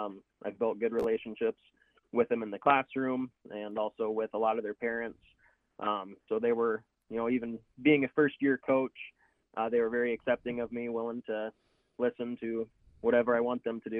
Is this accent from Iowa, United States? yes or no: yes; Belmont, Iowa, United States; Yeah, I'm from Belmont, Iowa. I graduated from Belmont Clemmy in 2017.